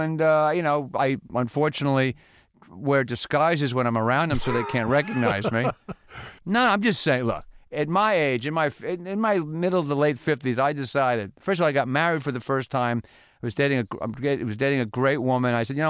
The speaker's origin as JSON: {"language": "English", "town": "Brooklyn", "region": "New York", "country": "United States", "tie": "born there", "also_born_or_lived": "New Jersey", "said": "I was born in Brooklyn, but I was the baby in the family."}